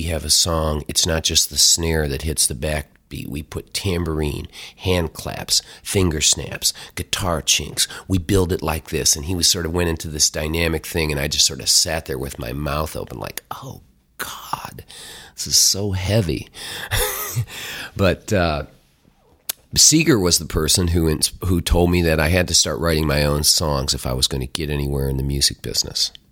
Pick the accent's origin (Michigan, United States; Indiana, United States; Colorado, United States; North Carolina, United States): Michigan, United States; Detroit; also born or lived in California; didn't realize how cool it was outside of the boundaries of Detroit. But it was really when I got to California